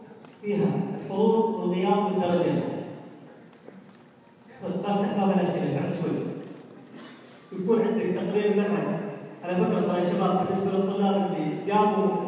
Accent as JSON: {"language": "Arabic", "country": "Saudi Arabia", "said": "احنا سعوديين"}